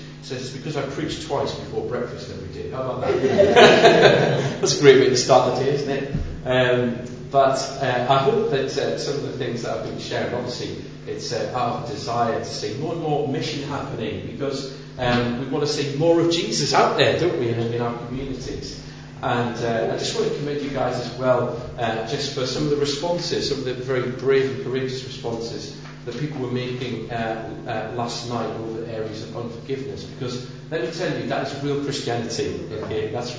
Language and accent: English; Newcastle, North East England, United Kingdom; now in London, United Kingdom; And I'm from Newcastle, as you know, and now I'm really committedly involved in London.